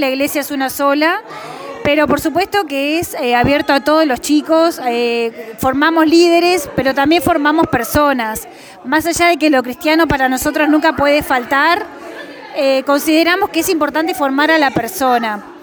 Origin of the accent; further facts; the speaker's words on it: Uruguay; siempre remándola, como todo uruguayo